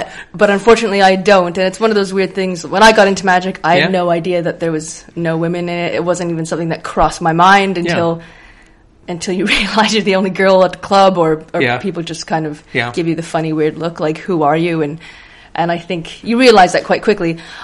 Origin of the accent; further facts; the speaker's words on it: Canada; He was performing at a street festival in my hometown in Canada